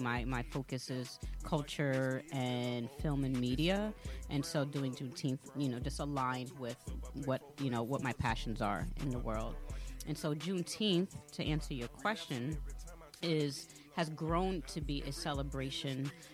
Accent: New York City, New York, United States; also born or lived in Hempstead / Staten Island / the Bronx; I grew up initially in New York City. We bounced around a lot growing up, Hempstead, Long Island, Staten Island, the Bronx.

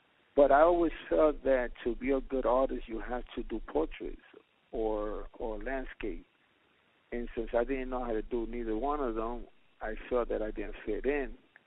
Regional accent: Puerto Rico; And in Puerto Rico, I'm from Puerto Rico.

